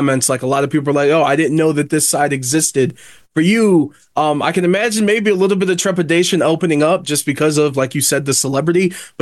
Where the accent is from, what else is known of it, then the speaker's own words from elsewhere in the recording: Cleveland, Ohio, United States; And like I said, I'm from Cleveland.